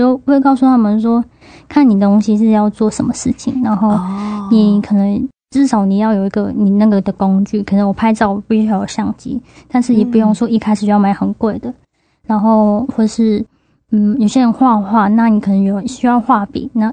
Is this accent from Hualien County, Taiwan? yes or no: yes; Hualien, Hualien County, Taiwan; 原来我从小在花莲长大，然后我的背景跟我现在要做的事情是连在一起的